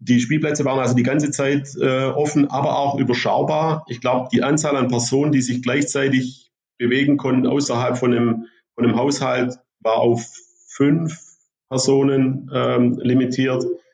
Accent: Southern Germany, Germany; now in Denmark; meine jetzige Frau kommt aus dem Osten der Republik, ich komme aus dem Süden.

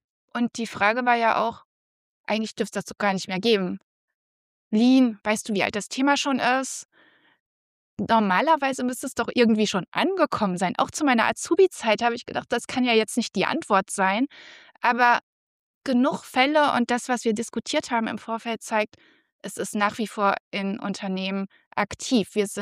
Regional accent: North Rhine-Westphalia, Germany; wir sind zusammen am Niederrhein aufgewachsen und ich komme aus einem Unternehmerhaushalt.

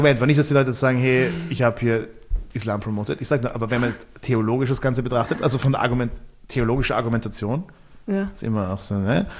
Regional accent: Austria; Wir dürfen als Österreicher gar nicht jetzt mit dem Finger auf andere Länder zeigen.

